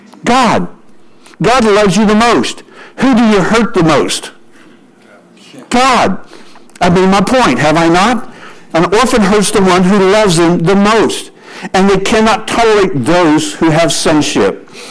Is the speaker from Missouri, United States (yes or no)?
yes; Missouri, United States; I'm from Missouri. Somebody's going to get whoop. You know, we use the word whoop.